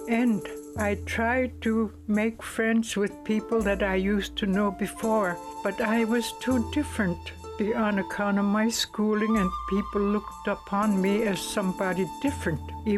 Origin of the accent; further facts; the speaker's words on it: Noorvik, Alaska, United States; born there; I was born in Norvik, Alaska, December 15, 1915, and that Norvik, Alaska is my birthplace.